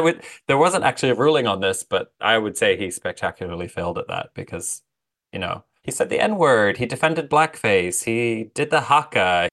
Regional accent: Canada; I'm Canadian.

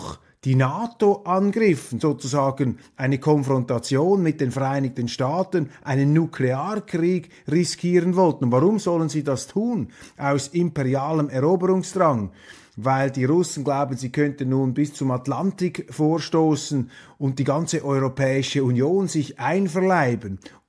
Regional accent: Switzerland

